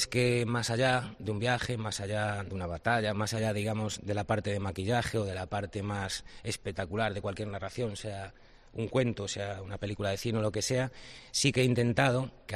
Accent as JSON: {"language": "Spanish", "town": "Ferrol", "region": "Galicia", "country": "Spain", "said": "me he dado cuenta que están aquí, en mi tierra, y que ya en Ferrol, que es un sitio, un territorio con agua, hay Okonawas"}